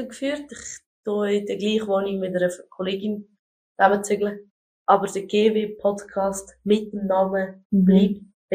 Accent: Switzerland; Nein, also wir sind Schweizer

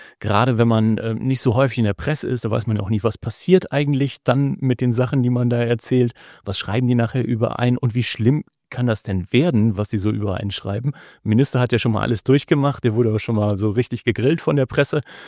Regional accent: Lower Saxony, Germany; Also ich komme ja selbst aus dem Landkreis Celle.

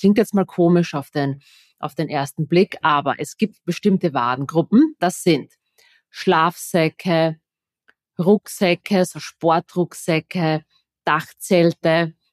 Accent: Austria; ich bin, das hört man, glaube ich, auch von meinem Dialekt. Ich bin Österreicherin.

